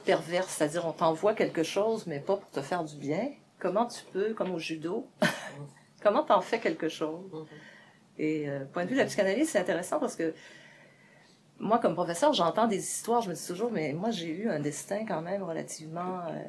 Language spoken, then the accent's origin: French; Quebec, Canada; Moi, je viens de l'Abitibi.